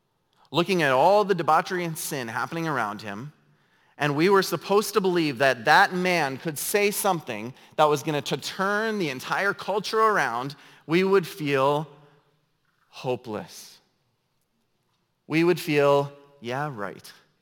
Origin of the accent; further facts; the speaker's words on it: North Dakota, United States; now in Minnesota, United States; even here in Minnesota. I'm from North Dakota. It's even a little further behind